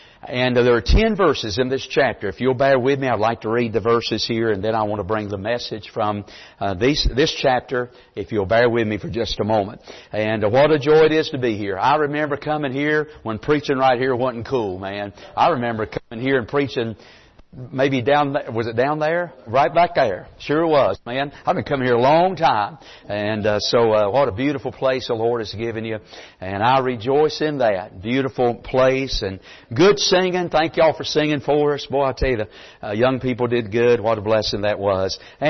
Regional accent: Mount Airy, North Carolina, United States; I don't live in Mount Airy anymore, but I grew up in Mount Airy my whole life.

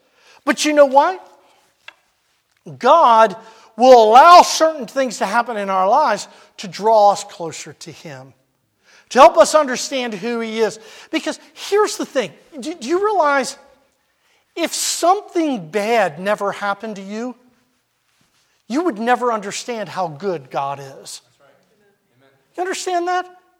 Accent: Maryland, United States; not maybe a half hour from where Sandy and I were born and raised in Maryland

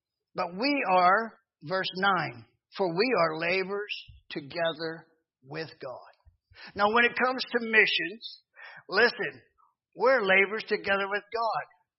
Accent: Pennsylvania, United States; Some of the people up where I grew up in Pennsylvania feel like because they did good by grandma

